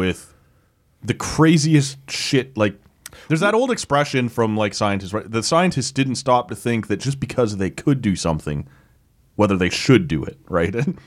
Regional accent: Oshawa, Ontario, Canada; I grew up in Oshawa, man. Right in between two nuclear plants.

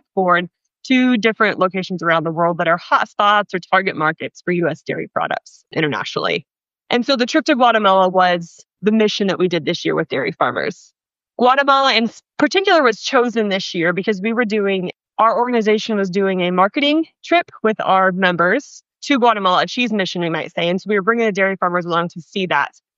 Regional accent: Idaho, United States; I've always worked in and around the agriculture industry, and I'm from Southern Idaho, so the dairy industry obviously fits really closely into that.

